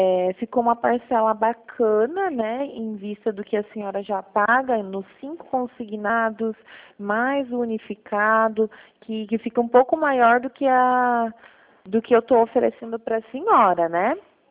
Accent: Paraná, Brazil; eu sou do Paraná, mas eu fico no escritório aqui em Toledo.

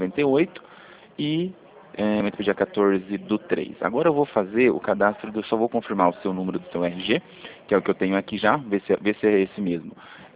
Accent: São Paulo, Brazil; eu sou de São Paulo, a gente é da central de São Paulo

